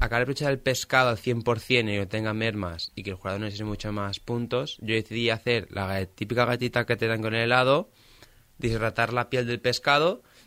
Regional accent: Formentera, Balearic Islands, Spain; siempre me encanta representar de donde vengo. Aunque participe por Cataluña, yo siempre voy a decir que participo por Formentera, por Baleares.

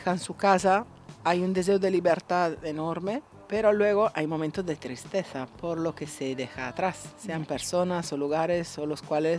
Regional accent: Italy; Spanish is a second language; moved away as an adult; que me quería regresar a Italia, más que nada porque no sabía ni una palabra de castellano, me encontraba muy sola, con 19 años y me pasaba esto.

